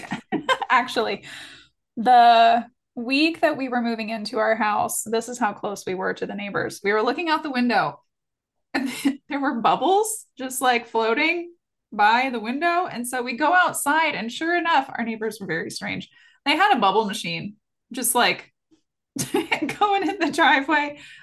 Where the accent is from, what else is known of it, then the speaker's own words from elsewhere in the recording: Columbus, Ohio, United States; So I'm originally from Columbus, actually. So I'm originally from like the big city.